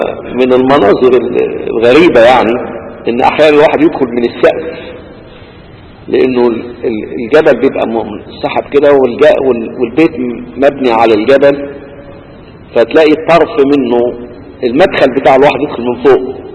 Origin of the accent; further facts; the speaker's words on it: Egypt; ربما يكون صعب علينا كمصريين ان احنا نسمع عن قرى على جبل، ودليل ان الجبال بتاعتنا اللي احنا نعرفها جبال جرداء